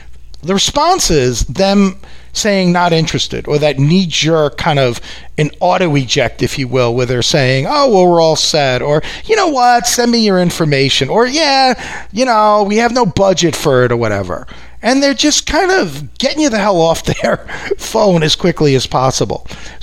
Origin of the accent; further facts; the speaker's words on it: New York, United States; No, I'm from New York. I've always lived here.